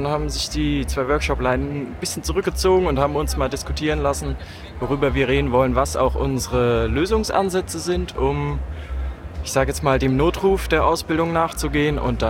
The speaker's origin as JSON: {"language": "German", "town": "Aachen", "region": "North Rhine-Westphalia", "country": "Germany", "said": "Hi, ich komme aus Aachen."}